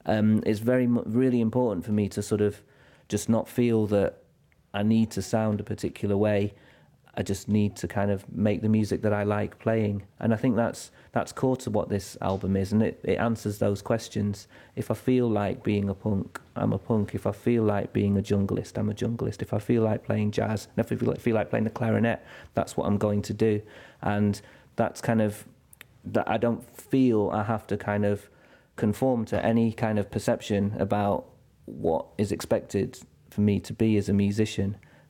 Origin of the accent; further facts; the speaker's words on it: Bury, North West England, United Kingdom; also born or lived in Bolton / Manchester; I grew up in Bury and Bolton and Manchester, and often I was asked